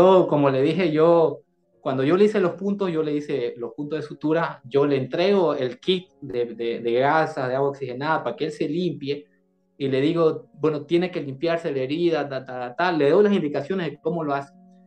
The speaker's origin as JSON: {"language": "Spanish", "country": "Bolivia", "said": "de donde yo vivo en Bolivia, En mi país no existe este tipo de investigación forense o cosas así, no hay eso acá."}